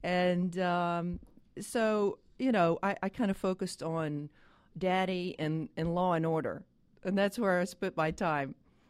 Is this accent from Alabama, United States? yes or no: yes; Alabama, United States; now in Atlanta, United States; I'm from Alabama, but I've lived in Atlanta about 30 years.